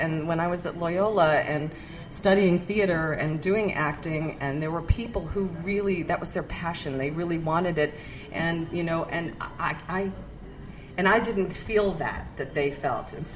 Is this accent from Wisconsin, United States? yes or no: no; Chicago, Illinois, United States; Oh, you're from that. I'm from Chicago.